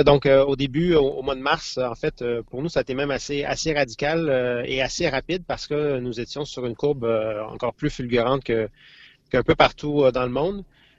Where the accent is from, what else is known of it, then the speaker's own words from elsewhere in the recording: Montreal, Quebec, Canada; moved away as an adult; now in Billund, Denmark; Oui, je suis de Montréal.